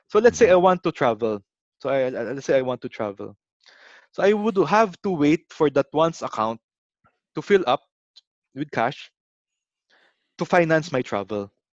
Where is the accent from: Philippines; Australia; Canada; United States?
Philippines; that's a modification already since I'm Filipino. I was born matipid, no? So I was born thrifty.